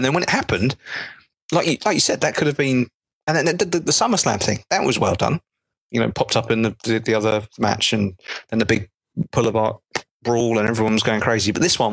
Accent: United Kingdom; I'm a Brit.

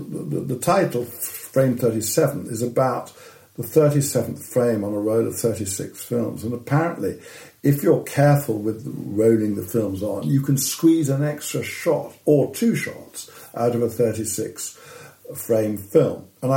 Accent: Phnom Penh, Cambodia; I grew up in Cambodia, which was the setting for Lord Jim. And I remember Peter O'Toole coming through our house in Phnom Penh in 63 or 64

